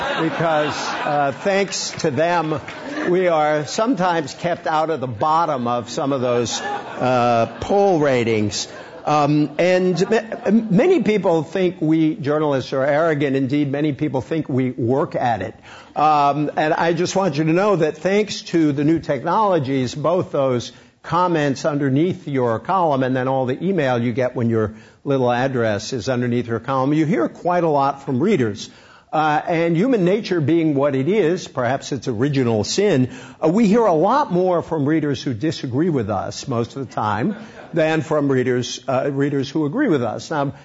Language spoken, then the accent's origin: English; Massachusetts, United States; I'm from Massachusetts, where politics isn't necessarily always on the level, though I do love my dear home state's politics.